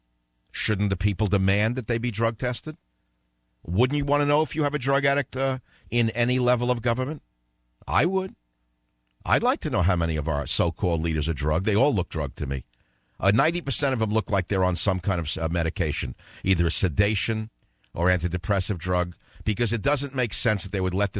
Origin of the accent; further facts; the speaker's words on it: Jamaica, Queens, New York, United States; He's from Astoria. I'm from Jamaica, Queens.